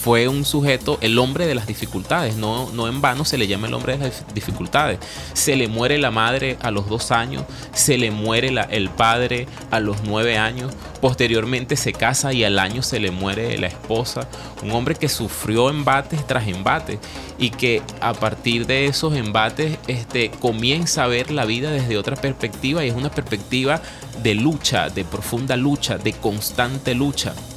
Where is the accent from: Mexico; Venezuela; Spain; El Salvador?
Venezuela; Nirgua, Yaracuy; Yo por lo menos que vengo de Nirgua, en Nirgua hay también una tradición oral muy simpática.